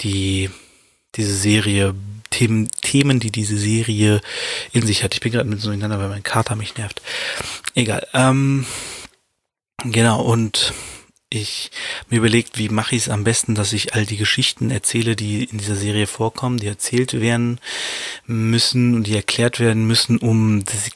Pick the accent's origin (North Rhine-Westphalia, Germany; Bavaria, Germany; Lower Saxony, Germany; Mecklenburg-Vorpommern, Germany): Lower Saxony, Germany; Hanover; meine Heimatstadt mal ein bisschen in den Vordergrund drängen und sagen, hier, das ist Hannover, die Rapper gibt's alle hier in dieser Stadt.